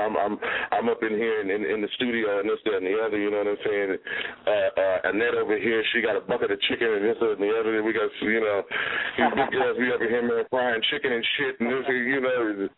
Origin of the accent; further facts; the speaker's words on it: Detroit, Michigan, United States; I was born and raised in Detroit, and I know how hard it is coming out of the D